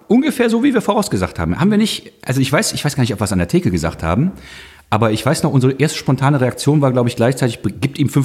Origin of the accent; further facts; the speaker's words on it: Grevenbroich, North Rhine-Westphalia, Germany; Und das Lustige ist, das ist ja meine Heimatstadt, aber jetzt auch eure, ne?